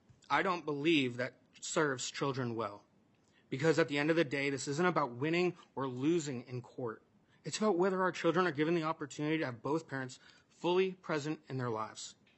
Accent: Woodbury, Minnesota, United States; I'm a father from Woodbury, Minnesota.

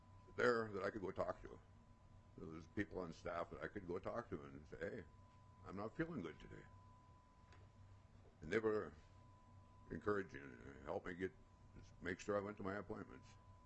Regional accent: Minnesota, United States; northern Minnesota originally. And I became homeless the first time at 16. I was living in the park in my hometown

